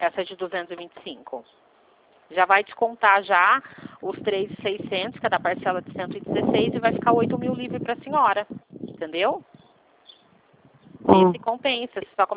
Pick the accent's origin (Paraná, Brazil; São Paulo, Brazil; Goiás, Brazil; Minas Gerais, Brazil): São Paulo, Brazil; Limeira; De Limeira, interior de São Paulo.